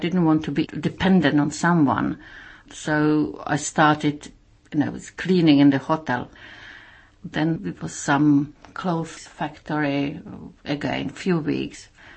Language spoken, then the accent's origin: English; Prague, Czechia; English is a second language; moved away as an adult; now in United Kingdom; I was born and bred in Prague, and I lived in Prague for 29 years. Now, half of my life I live in Britain or England.